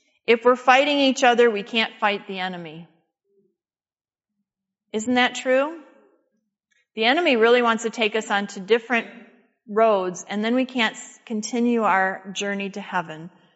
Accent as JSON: {"language": "English", "town": "Detroit", "region": "Michigan", "country": "United States", "tie": "born or raised there", "said": "As I told you, those church members where I grew up in the Detroit area were always encouraging me."}